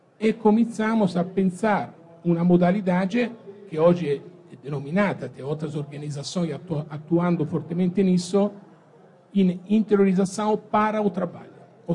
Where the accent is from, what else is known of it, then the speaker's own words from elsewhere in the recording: Italy; Portuguese is a second language; now in Brazil; Eu sou italiano de origem, portanto, imigrado. E 20 anos atrás comecei a viver neste país